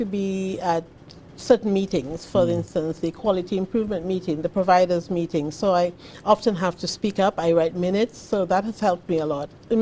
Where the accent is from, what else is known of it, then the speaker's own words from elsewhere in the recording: Dominica; moved away as an adult; now in Massachusetts, United States; No, I am from the Caribbean island of Dominica.